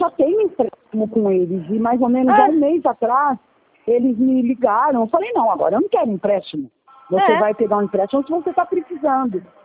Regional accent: São Paulo, Brazil; Eu sou aqui de São Paulo

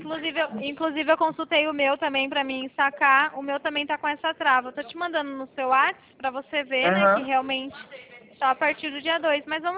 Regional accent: São Paulo, Brazil; A gente é de São Paulo, do interior de São Paulo.

